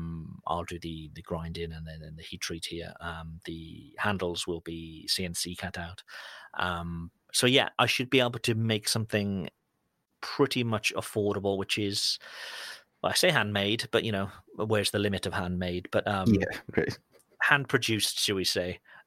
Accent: United Kingdom; As a Brit, we've had the whole Brexit thing

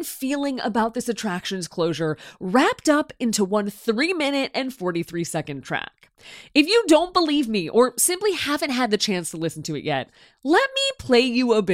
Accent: California, United States; I mean, as a Californian, I'm so out of the loop.

